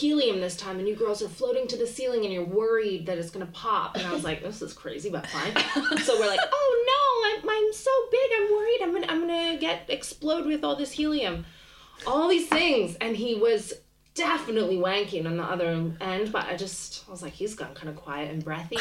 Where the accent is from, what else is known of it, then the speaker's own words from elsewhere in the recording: Canada; I'm from Canada. People think crimes don't happen there.